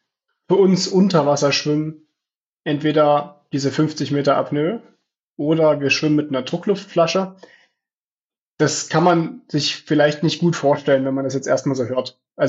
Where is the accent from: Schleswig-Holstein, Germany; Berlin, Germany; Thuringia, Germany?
Thuringia, Germany; Weimar; Wir hatten auch Training neben den Flossenschwimmern in meiner Heimatstadt Weimar